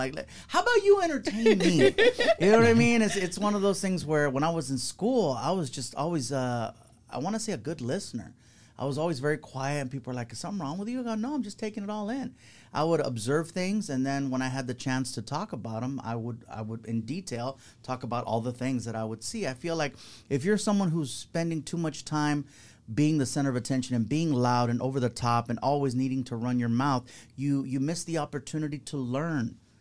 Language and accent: English; San Diego, California, United States; also born or lived in Chula Vista; I'm from San Diego, California. I was born in Chula Vista, July 15, 1976.